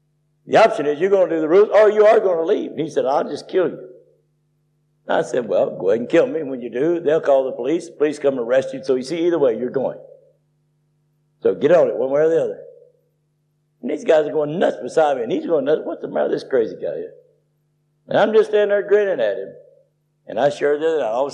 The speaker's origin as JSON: {"language": "English", "region": "Tennessee", "country": "United States", "tie": "born or raised there", "lives_now": "Florida, United States", "said": "I live 600 miles in Florida from where I grew up in Tennessee."}